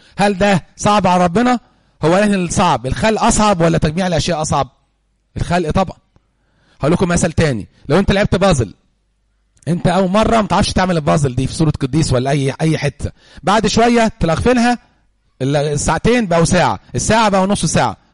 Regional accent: Egypt; احنا كمصريين

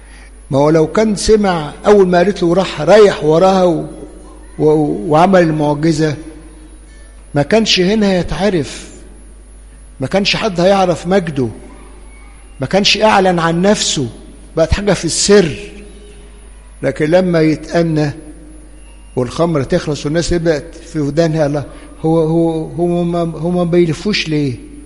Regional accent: Upper Egypt, Egypt; هي في فلسطين زي ما عندنا في الصعيد وفي الفلاحين يقول له يابا، يا ابا، يا ابويا،

